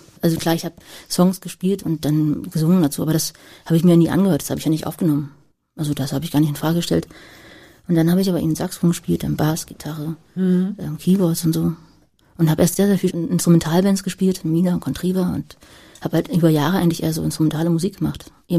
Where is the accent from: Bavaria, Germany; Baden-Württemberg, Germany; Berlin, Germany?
Berlin, Germany; dann bin ich in Lichtenberg groß geworden